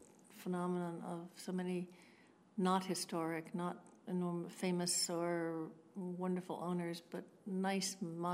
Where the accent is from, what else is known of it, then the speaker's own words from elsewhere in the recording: New Jersey, United States; I was raised in New Jersey and spent my summers in Virginia with my father's parents on a farm.